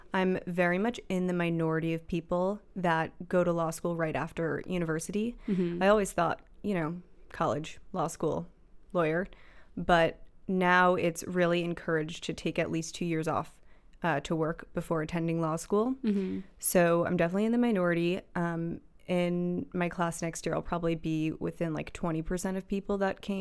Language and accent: English; Long Island, New York, United States; I grew up in Long Island, New York, so my mind immediately goes there. But I split my time in New York City as well.